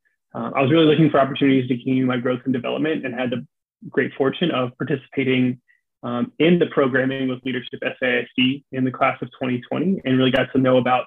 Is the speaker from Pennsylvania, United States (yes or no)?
yes; Pennsylvania, United States; now in Texas, United States; where I grew up in Pennsylvania, none to be found. So once a month or so, they would try to recreate what version of it we could up in Pennsylvania.